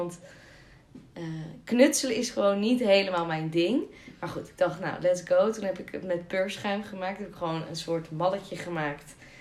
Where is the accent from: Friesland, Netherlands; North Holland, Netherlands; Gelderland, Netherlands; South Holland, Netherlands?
North Holland, Netherlands; Castricum; also born or lived in Beverwijk; ik ben 25 jaar en ik ben geboren in Beverwijk. Maar eigenlijk opgegroeid in Castricum. Ik noem het altijd het vakantieoord van de Amsterdammers. En nu ben ik zelf dat vakantieoord uitgegaan en naar Amsterdam vertrokken.